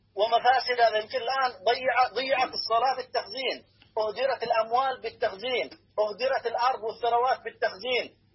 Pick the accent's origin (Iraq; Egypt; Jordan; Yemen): Yemen; وعندنا قصص عجيبة أنا يمني عندنا قصص عجيبة من التخدير